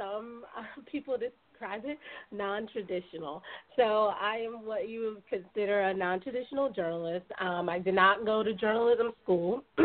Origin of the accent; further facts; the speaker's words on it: North Carolina, United States; also born or lived in New York; No, I'm from North Carolina, but I moved to New York shortly after college, about 6 months after college, and I stayed there for 9 years.